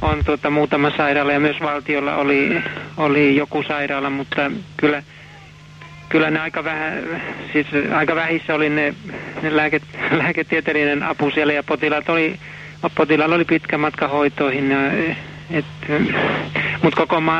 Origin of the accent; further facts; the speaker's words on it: Ostrobothnia, Finland; Pohjanmaalta.